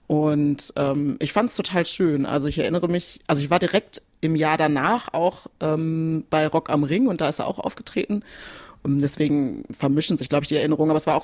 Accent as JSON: {"language": "German", "town": "Bielefeld", "region": "North Rhine-Westphalia", "country": "Germany", "tie": "born or raised there", "said": "Ja, genau, Bielefeld ist meine Heimatstadt, würde ich jetzt so sagen."}